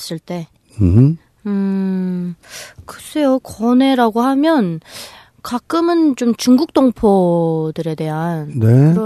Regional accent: Pyongan, North Korea; accent: Pyongan; 저 같은 경우는 이제 말씨가 평안도니까

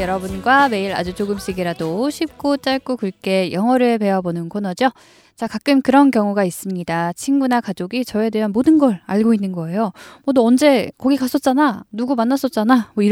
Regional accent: South Korea; 큰 활약을 한 것 같아서 한국인으로서도 참 기분 좋은 소식이 아닐까 싶습니다

